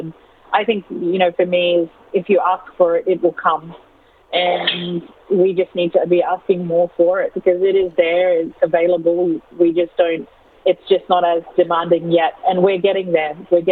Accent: Queensland, Australia; I'm from the Torres Strait, and I grew up really embracing in my culture and growing up with my food and cuisine

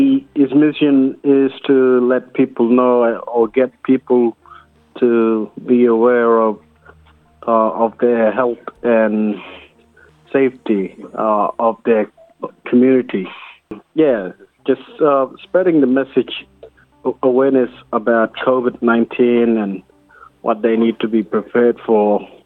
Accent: Daly River, Northern Territory, Australia; now in Bright, Australia; I'm from Daly River, it's Malakula country. But yeah, I'm living in Bright, Victoria at the moment.

